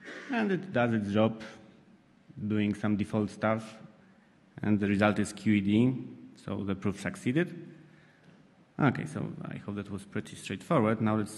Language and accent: English; Poland; I'm from Poland, and I will speak about academic tools and real-life bug finding in Win32.